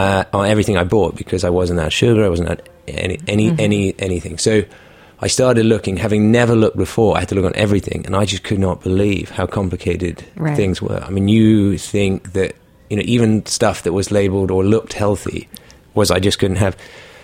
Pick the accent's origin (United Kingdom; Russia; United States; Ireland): United Kingdom; South of England; I grew up all over the south of England. We used to hop around, but my mum had a tea room in the Cotswolds and used to run bed and breakfasts.